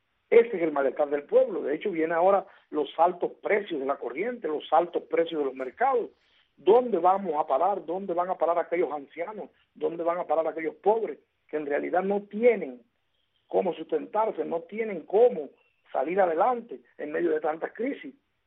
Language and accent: Spanish; Cuba; somos humanos y somos ciudadanos cubanos.